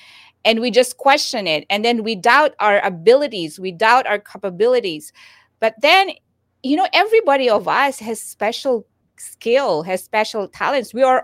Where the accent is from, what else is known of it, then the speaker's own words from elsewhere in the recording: Philippines; We can make the most out of being Filipinos, because we are known to be hardworking people, right?